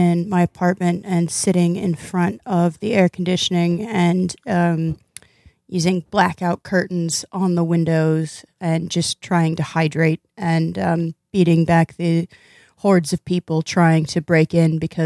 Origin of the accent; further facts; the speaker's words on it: Indiana, United States; Like I'm from Indiana, which has basically the same very extreme highs and lows.